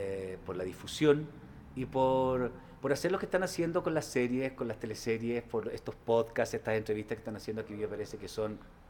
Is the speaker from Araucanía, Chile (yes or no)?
yes; Temuco, Araucanía, Chile; yo soy de Temuco, entonces, o al menos nací allá